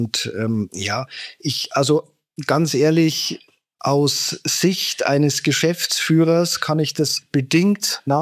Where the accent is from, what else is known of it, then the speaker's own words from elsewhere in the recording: Landshut, Bavaria, Germany; einen Standort nahe Landshut gewonnen, wo ich herkomme, die Stadt Landshut, kann man ja sagen.